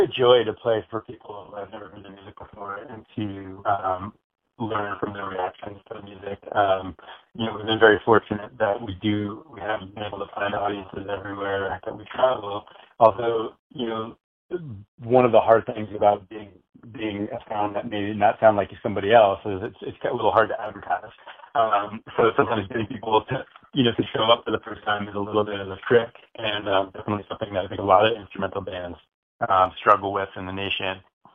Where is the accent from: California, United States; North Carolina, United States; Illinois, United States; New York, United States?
New York, United States; New York City; I don't come from the Northwest. I grew up in the New York City area. I started playing music probably about 11, 12 years old, started on piano.